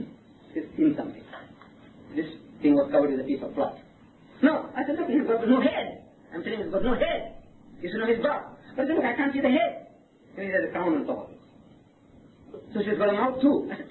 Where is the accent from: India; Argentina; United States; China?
India; born there; first language Gujarati; English is a second language; Gujarati is my mother tongue and 40% of my language is Sanskrit. See? And I know I'm born in India, terminologies and all I know.